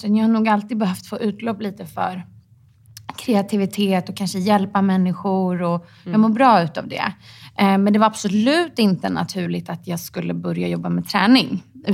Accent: Stockholm, Stockholm County, Sweden; Jag är från Stockholm.

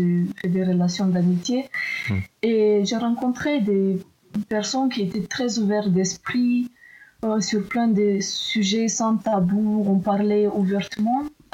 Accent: Moldova; now in France; Moi, je viens de la Moldavie, pays de l'Est, et je pensais que, comme nous, on est un pays conservatif

